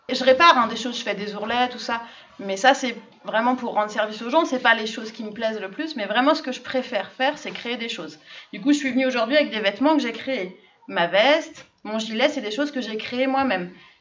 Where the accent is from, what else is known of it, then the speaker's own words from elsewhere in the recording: Pays de la Loire, France; Ma région d'origine, c'est la Sarthe, la Mayenne et la Sarthe. Alors, je ne sais pas si vous voyez où c'est pas loin de la Bretagne. Je viens de là-bas